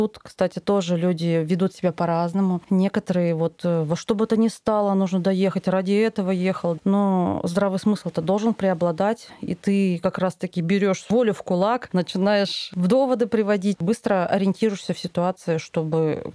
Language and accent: Russian; Kazakhstan; в силу моего менталитета, я казашка